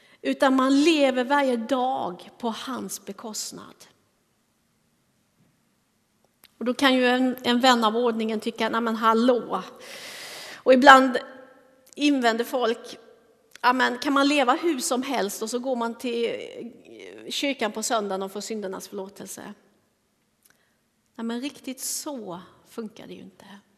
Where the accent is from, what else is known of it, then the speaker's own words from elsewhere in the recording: Småland, Sweden; vid något tillfälle hemma i Småland på en söndagmiddag